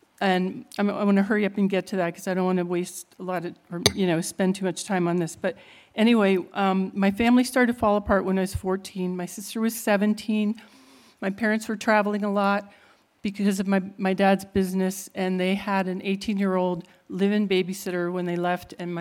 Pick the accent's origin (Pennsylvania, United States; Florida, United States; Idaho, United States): Pennsylvania, United States; And Pennsylvania is part of the Bible Belt. So there was, I grew up believing in God and around people that believed in God and lived that. Good, wholesome farmers.